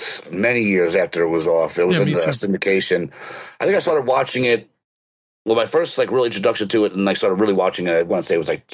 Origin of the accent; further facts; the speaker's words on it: Centereach, New York, United States; Yeah, I'm from Suffolk over in Center Reach.